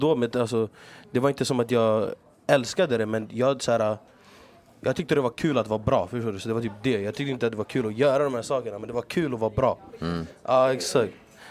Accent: Stockholm, Stockholm County, Sweden; Jag växte upp på Hagsätra, ensamstående mamma. Farsan satt inne i Chile.

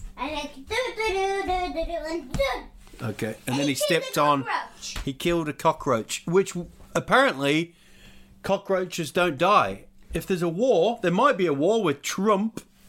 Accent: Rotorua, Bay of Plenty, New Zealand; What about my hometown? We went to Rotorua.

